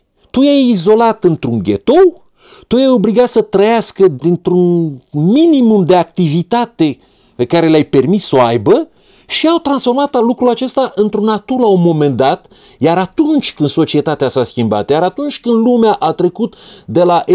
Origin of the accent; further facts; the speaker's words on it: Buzău County, Romania; born there; E un oraș, în apropierea căruia m-am născut, la Râmnicu Sărat.